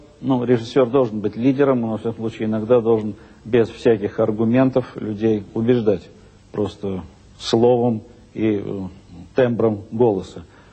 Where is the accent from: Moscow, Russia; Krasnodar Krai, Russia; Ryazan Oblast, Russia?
Moscow, Russia; Я москвич, жил и родился в Москве, и это был мой любимый театр.